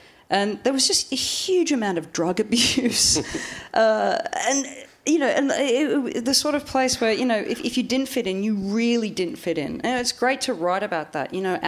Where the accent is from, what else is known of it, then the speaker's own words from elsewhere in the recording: Australia; I am from Australia.